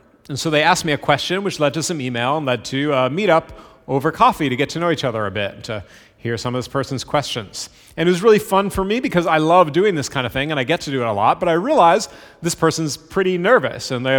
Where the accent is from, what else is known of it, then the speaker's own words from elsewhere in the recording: Boston, Massachusetts, United States; Again, I grew up in the Boston area, so this was not a new story for me.